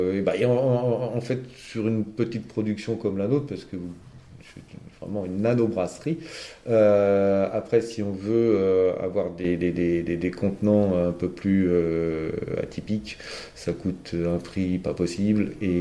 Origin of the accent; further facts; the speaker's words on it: Île-de-France, France; Je viens moi-même de l'Île-de-France du 9-3, né là-bas.